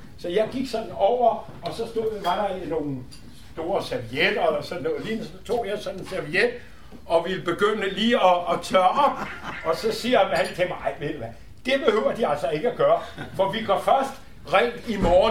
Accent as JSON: {"language": "Danish", "town": "Copenhagen", "region": "Capital Region of Denmark", "country": "Denmark", "tie": "born there", "said": "jeg var født i København, og kommer altså som rabbiner som 30-årig"}